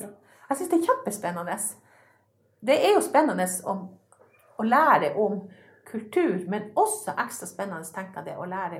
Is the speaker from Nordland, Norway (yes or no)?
no; Alta, Finnmark, Norway; also born or lived in Langfjord; Ja, for mor mi er fra Langfjord, og så jeg har bodd i Langfjorden litt, og så flytter vi til Alta. Ja. Så jeg har jo vokset opp i Langfjorden, mellom Langfjorden og Alta.